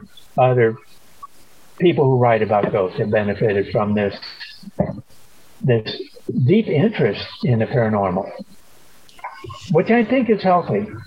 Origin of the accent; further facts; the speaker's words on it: Illinois, United States; And I think it's because I'm from the North. I'm from Illinois.